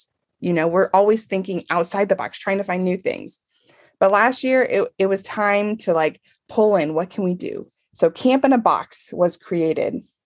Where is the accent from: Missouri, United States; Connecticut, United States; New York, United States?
Missouri, United States; Independence; now in California, United States; because we're originally from Independence, right outside Kansas City. And so we come with this little Midwest twist to the beautiful, you know, mountains and trees of California.